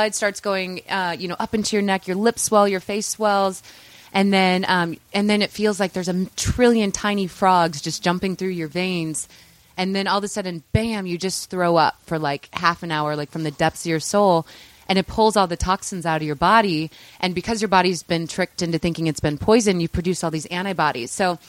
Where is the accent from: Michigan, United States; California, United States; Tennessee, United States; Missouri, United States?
Missouri, United States; St. Louis; In St. Louis, Missouri. So middle of the country.